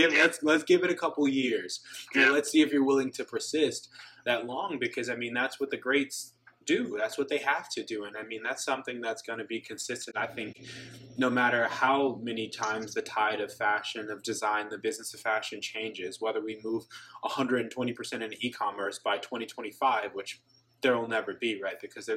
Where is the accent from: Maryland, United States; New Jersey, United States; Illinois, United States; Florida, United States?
Illinois, United States; Chicago; I'm from Chicago, and people are like, well, you don't have an accent.